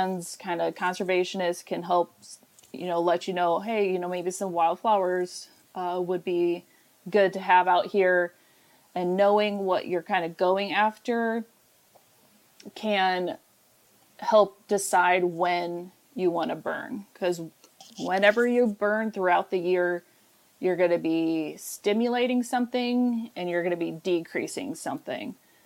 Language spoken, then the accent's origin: English; Iowa, United States; I grew up in Southeast Iowa, just south of Iowa City area a little bit.